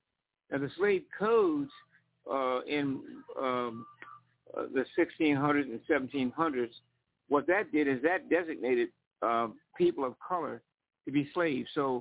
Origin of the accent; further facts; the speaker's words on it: Atlantic City, New Jersey, United States; I grew up and I was born in Atlantic City, New Jersey, a small town in South Jersey.